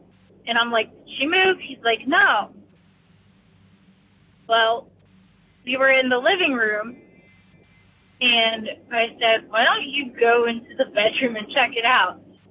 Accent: Pittsburgh, Pennsylvania, United States; I am from Pittsburgh, PA.

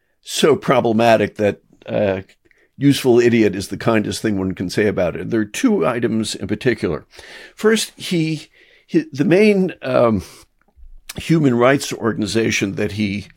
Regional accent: Boston, Massachusetts, United States; I wish it was like cold and wet and rainy with high winds, but that's because I'm from Boston.

